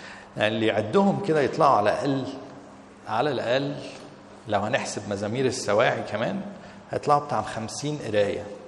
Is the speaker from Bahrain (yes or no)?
no; Egypt; وطبعا حلمنا احنا كلنا كمصريين ان احنا نسكن على ايه؟ على الميه